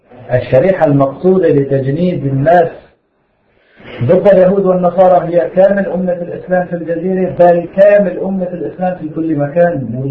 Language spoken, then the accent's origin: Arabic; Syria; أهل الشام إحنا نبي.